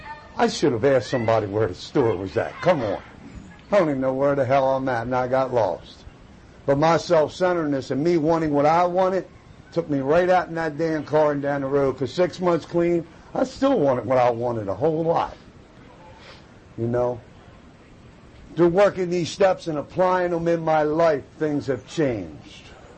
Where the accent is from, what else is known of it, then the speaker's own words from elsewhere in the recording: Baltimore, Maryland, United States; I'm from Baltimore City. Come on. Jesus. There ain't never any peace in Baltimore City.